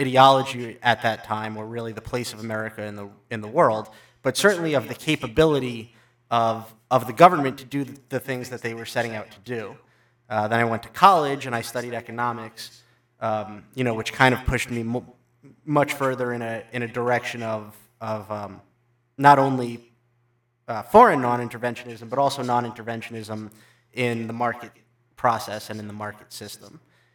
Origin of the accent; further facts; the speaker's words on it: New York, United States; Because, you know, I grew up in New York